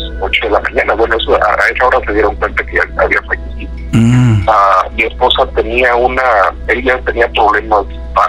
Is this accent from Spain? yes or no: no; Veracruz, Mexico; Soy del estado de Veracruz, he visto muchas cosas.